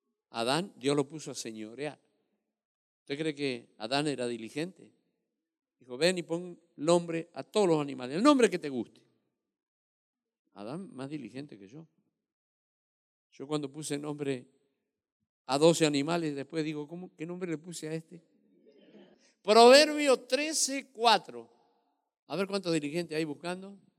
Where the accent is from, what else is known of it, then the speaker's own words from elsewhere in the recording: Argentina; a veces se nos sube mucho los humos a la cabeza y más si somos argentinos.